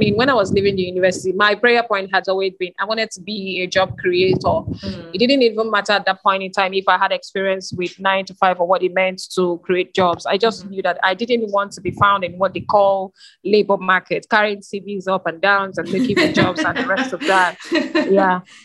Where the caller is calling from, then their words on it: Lagos, Nigeria; I am joining in from Lagos, Nigeria, so it's okay to assume sometimes.